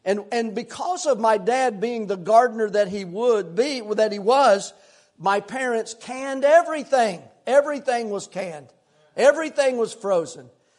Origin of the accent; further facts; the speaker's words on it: the South, United States; But just thinking about that kind of food makes me, since I grew up in the South, oh my, it causes me to hunger.